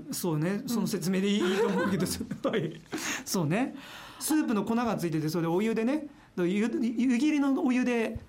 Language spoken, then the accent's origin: Japanese; Yokohama, Kanagawa, Japan; now in Asahikawa, Japan; 僕もあの横浜出身じゃないですか